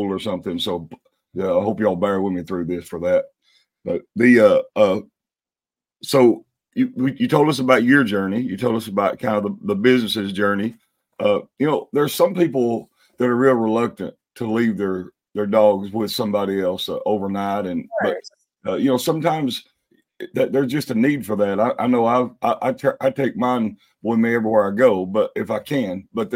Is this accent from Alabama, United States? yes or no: yes; Huntsville, Alabama, United States; I was telling Sarah before we went on air that it's my hometown, Huntsville is, and I was there recently and I saw your facility right on the side of the Memorial Parkway, which is, you know, the main parkway through Huntsville.